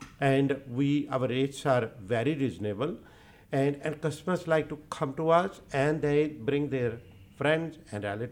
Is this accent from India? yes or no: yes; India; So the gold coins, like, I'm from India.